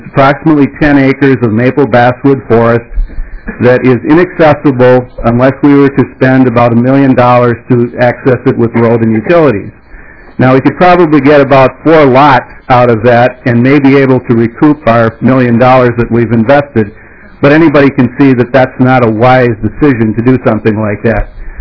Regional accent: Corcoran, Minnesota, United States; from Corcoran, Minnesota.

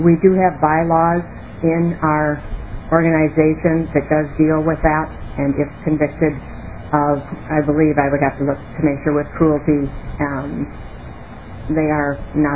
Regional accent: Perham, Minnesota, United States; I'm from Perm, Minnesota.

